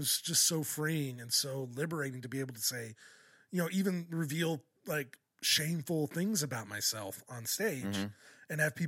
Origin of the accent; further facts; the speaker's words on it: Kentucky, United States; So I was raised Mormon in Kentucky, which is weird. There aren't a lot of Mormons around there. My family was kind of implanted there.